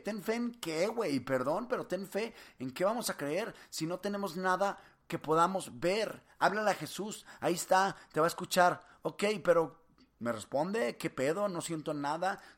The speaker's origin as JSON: {"language": "Spanish", "town": "Monterrey", "region": "Nuevo León", "country": "Mexico", "said": "yo soy de Monterrey"}